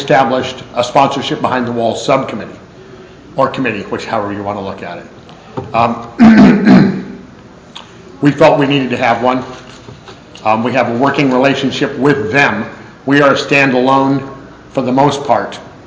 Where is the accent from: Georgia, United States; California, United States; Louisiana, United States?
California, United States; I'm an addict from the San Fernando Valley area, Southern California.